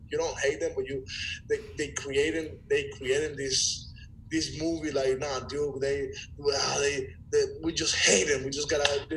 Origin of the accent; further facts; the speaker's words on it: Caracas, Capital District, Venezuela; Like I say, I was a kid from Caracas.